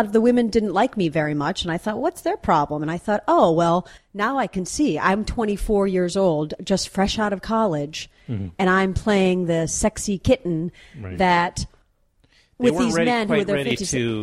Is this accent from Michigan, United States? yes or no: no; Sandusky, Ohio, United States; I grew up in Ohio.